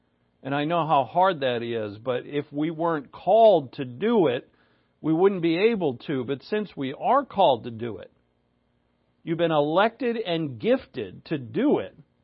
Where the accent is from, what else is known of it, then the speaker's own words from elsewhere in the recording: United States; I grew up in America. There's no Jew or Gentile in America either.